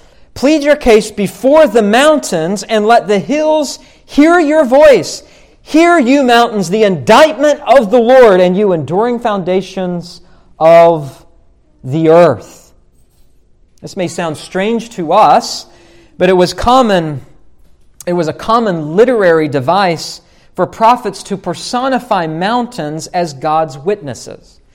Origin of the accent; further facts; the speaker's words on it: West Virginia, United States; This is one of the things I love about going back to my home state of West Virginia.